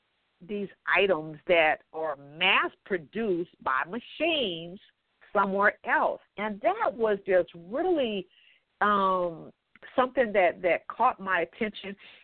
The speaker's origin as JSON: {"language": "English", "town": "Los Angeles", "region": "California", "country": "United States", "said": "Now, I'm from Los Angeles, so, you know, I'm familiar with Beverly Hills and the Miracle Mile, the Wilshire Shopping District"}